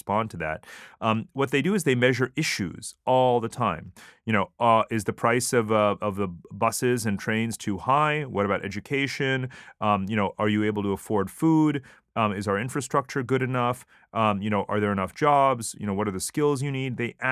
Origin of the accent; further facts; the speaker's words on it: United States; now in Singapore; because obviously I grew up as an Asian American, you know, and that's what I was called. Obviously, I'm totally American, but I'm Asian.